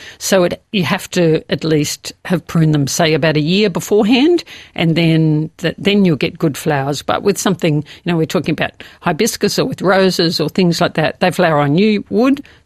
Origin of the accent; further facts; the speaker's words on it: Melbourne, Victoria, Australia; I grew up in Melbourne, and they were one of my favourite plants.